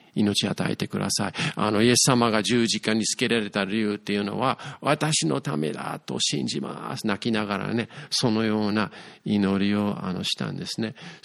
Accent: Yokohama, Kanagawa, Japan; moved away as an adult; also born or lived in United States; 横浜育ちなので、横浜にいたんですけれども、

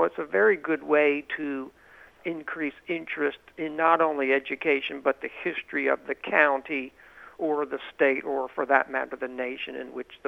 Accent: Pennsylvania, United States; I am originally from Pennsylvania, the section of the state called Pennsylvania Dutch Country, which has a large German population, and that includes both Amish, Mennonite, Lutherans, etc.

